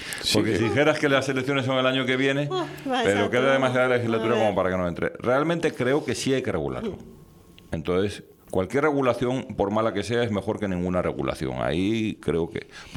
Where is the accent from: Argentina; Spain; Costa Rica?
Spain; Canary Islands; yo soy de Ofra.